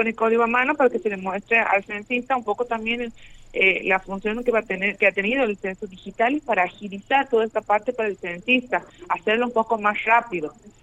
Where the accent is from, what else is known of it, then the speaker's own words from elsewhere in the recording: Argentina; nosotros como ciudadanos argentinos tenemos la obligación de exigirle al censista la identificación